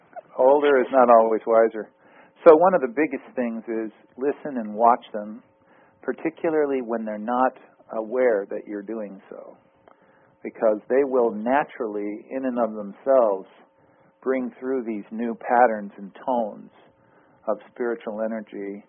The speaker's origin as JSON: {"language": "English", "town": "Long Beach", "region": "California", "country": "United States", "tie": "born or raised there", "said": "the school where I grew up in Long Beach, California, Woodrow Wilson High School"}